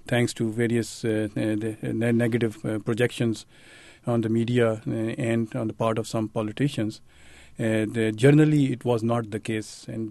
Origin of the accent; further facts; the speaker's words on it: Islamabad, Islamabad Capital Territory, Pakistan; English is a second language; moved away as an adult; I originally came from Pakistan.